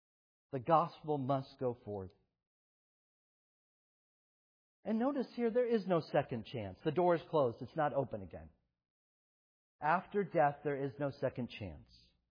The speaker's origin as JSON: {"language": "English", "region": "the South", "country": "United States", "tie": "born or raised there", "said": "Of course I grew up in the South."}